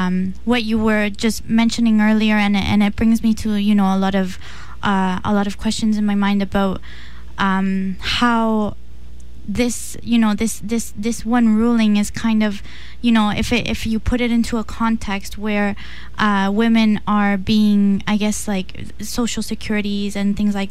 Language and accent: English; Chile; I'm from a small town in the south of Chile where there's one big university